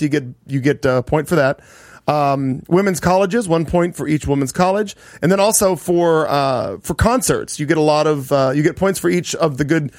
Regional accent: Missouri, United States; Again, coming from Missouri, my home state.

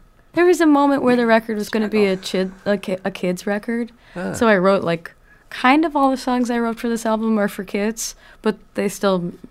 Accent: Massachusetts, United States; I grew up in Massachusetts in a place that has a lot of folk roots

